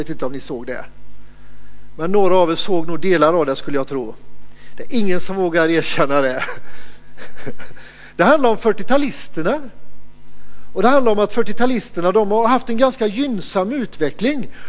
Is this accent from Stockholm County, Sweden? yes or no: no; Lidköping, Västra Götaland County, Sweden; en hemma i Lidköping där vi kommer. Vi kommer från Lidköping. Den lilla staden med den stora sjön.